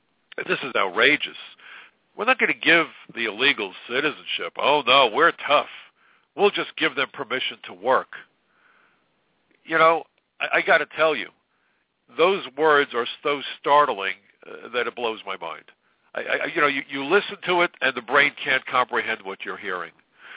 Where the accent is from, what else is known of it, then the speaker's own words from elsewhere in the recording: New York, United States; As a New Yorker, the ashes landed on my neighborhood, landed on me, landed on my home